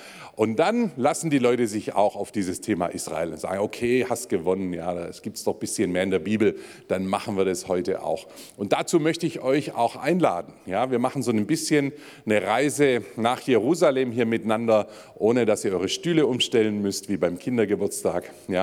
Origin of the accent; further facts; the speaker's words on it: Baden-Württemberg, Germany; Ich bin ja nebenan im Landkreis Calw geboren, von daher ist mir dieser Ort seit Kindheit vertraut, denn es war der Weg zur Autobahn hinaus aus unseren tiefen Schwarzwaldtälern.